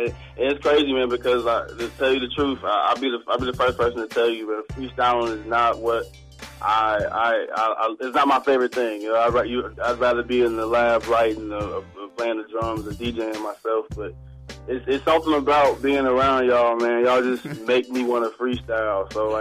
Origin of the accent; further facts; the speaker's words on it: Atlanta, Georgia, United States; also born or lived in Flint, Michigan / California; now in Nashville, United States; Moved here from Atlanta. I am from Flint, Michigan. Raised in Atlanta for the most part. We all went back and forth from Flint, Michigan to Atlanta.